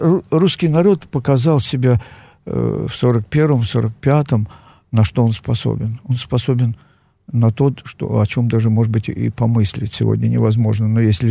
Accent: Ukraine; я рожден на Украине, я вырос на Украине, я закончил учебное заведение, 2, не одно даже на Украине.

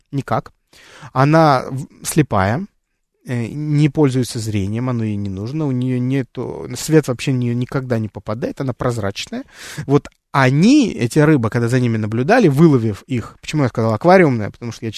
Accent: Russia; Я тоже из России

